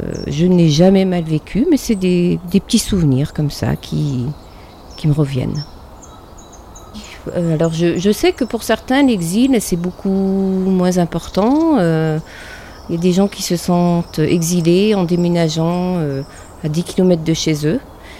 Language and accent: French; France; also born or lived in Canada; que j'étais française. … Et je me souviens aussi que quand j'ai quitté le Canada cette fois-ci pour aller en France